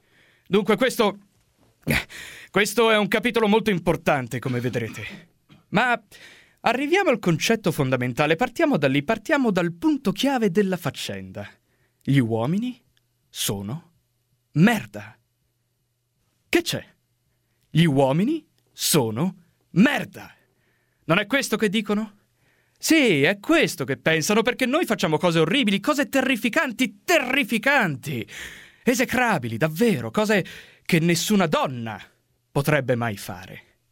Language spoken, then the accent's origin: Italian; Varazze, Liguria, Italy; now in Rome, Italy; ho 25 anni, vengo da Varazze in provincia di Savona.